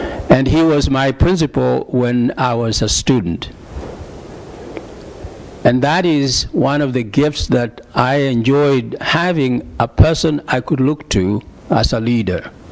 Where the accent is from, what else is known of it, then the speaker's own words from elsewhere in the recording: Western Kenya, Kenya; I come from Kenya, the western part.